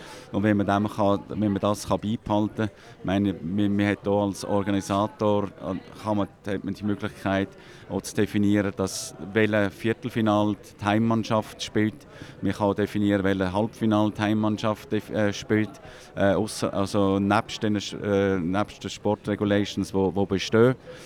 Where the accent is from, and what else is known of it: Switzerland